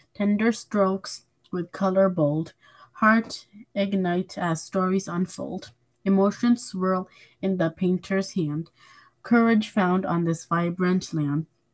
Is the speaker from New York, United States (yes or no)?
yes; Hudson, New York, United States; I'm 11 years old, and I'm also from Hudson.